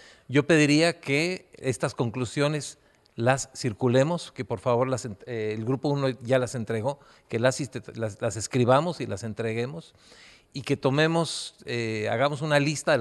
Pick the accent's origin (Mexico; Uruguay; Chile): Mexico; Pues yo como mexicano les agradezco lo que en este momento ha sucedido